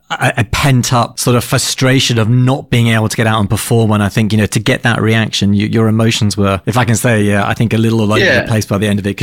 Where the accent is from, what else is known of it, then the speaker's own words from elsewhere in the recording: United Kingdom; now in Australia; I'm a Brit. I arrived in Australia back in 2016